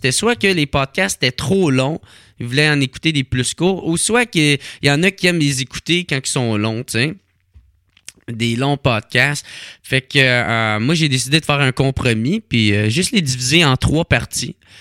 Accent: Gatineau, Quebec, Canada; Moi, je viens de Gatineau

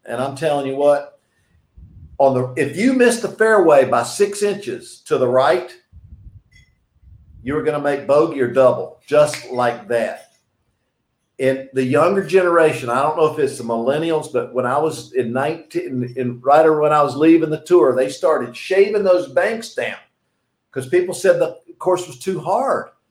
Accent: North Carolina, United States; and I grew up in North Carolina, we played off pine straw.

